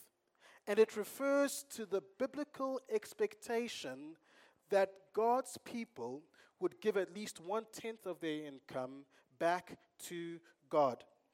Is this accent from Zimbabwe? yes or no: yes; Zimbabwe; And I grew up in Zimbabwe, and as I hear snippets of the political scene back home, I'm bewildered.